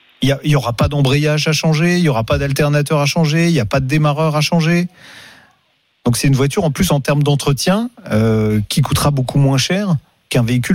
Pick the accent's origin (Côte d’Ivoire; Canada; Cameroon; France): France; Paris, Île-de-France; je vais prendre le trajet que je connais depuis toujours, puisque moi, je suis parisien